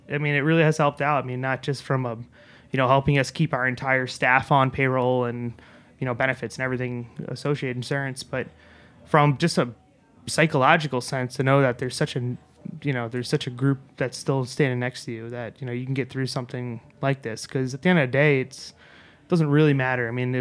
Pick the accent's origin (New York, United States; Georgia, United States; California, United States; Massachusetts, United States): New York, United States; though we're both from New York here.